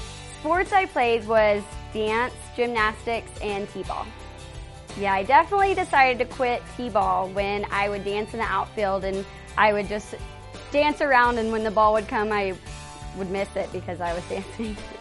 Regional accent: Choctaw, Oklahoma, United States; I'm from Choctaw, Oklahoma

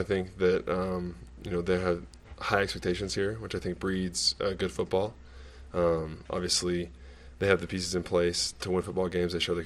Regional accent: Salt Lake City, Utah, United States; I mean, I grew up in Salt Lake, which is close to here, you know, kind of the same weather environment.

